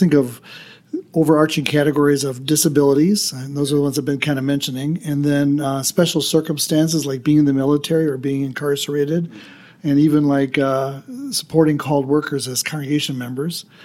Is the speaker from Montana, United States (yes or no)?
no; Manitowoc, Wisconsin, United States; also born or lived in Michigan / Japan / California; now in Milwaukee, United States; I grew up in Manitowoc, but I've been kind of all over. My places of service were Michigan and Japan and California, as well as many years here in the Milwaukee area.